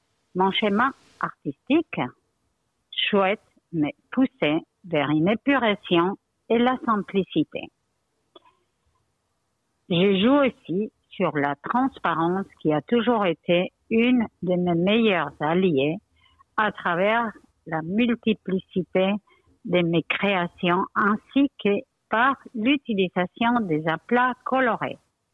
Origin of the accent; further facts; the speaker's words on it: Spain; French is a second language; je suis étrangère, je suis espagnole d'origine, donc pour moi, c'est un peu difficile de parler en français